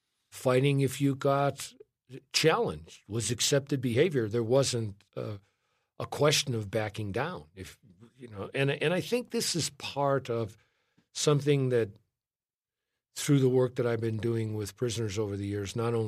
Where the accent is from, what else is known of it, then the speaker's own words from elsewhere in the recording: Chicago, Illinois, United States; I grew up in Chicago, and I grew up in Chicago during a period of time when there was a lot of violence.